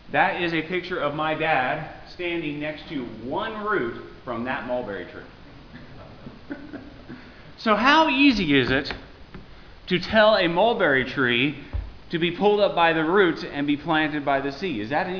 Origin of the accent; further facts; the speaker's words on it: Las Cruces, New Mexico, United States; When I was growing up in New Mexico, down south in Las Cruces, we had a west side of the house that was getting broiled by the sun.